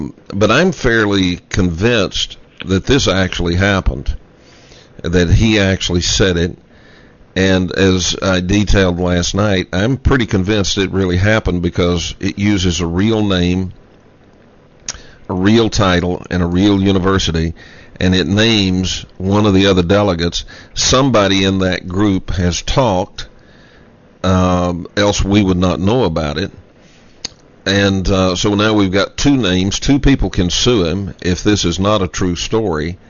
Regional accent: Texas, United States; I was raised in Texas, and I don't remember there being a Puerto Rico, Texas.

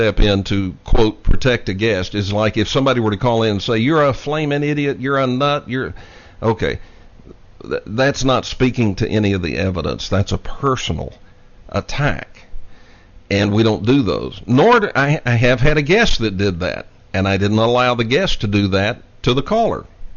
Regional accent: Texas, United States; But now, look, as a Texan, let me tell you, it's Monahans.

